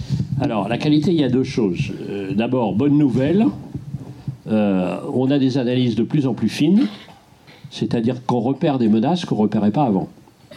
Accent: Brittany, France; Alors, chez moi en Bretagne, il n'y a pas de nappe phréatique.

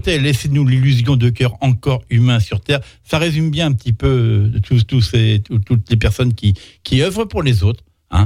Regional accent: Île d'Yeu, Pays de la Loire, France; il y a chez nous à l'Île-Dieu, on a des gens qui sont pas connus ailleurs, mais que nous on reconnaît chez nous

